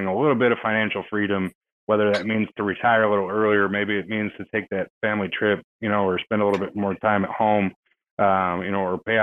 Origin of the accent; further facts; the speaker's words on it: Texas, United States; But no, don't worry. I'm from Texas. I got your back.